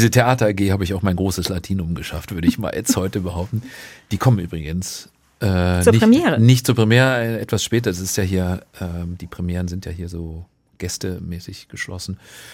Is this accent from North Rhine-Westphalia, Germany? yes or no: yes; North Rhine-Westphalia, Germany; Manchmal in dem Dialekt aus dem Ort, wo ich herkomme, da also holländische Grenze, ne, so ein Platt halt.